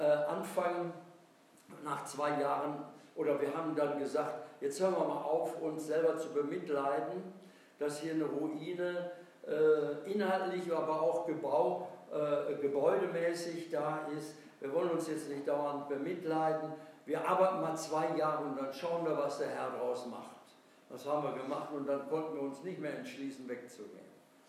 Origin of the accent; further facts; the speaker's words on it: Bavaria, Germany; Ich komme nämlich aus Franken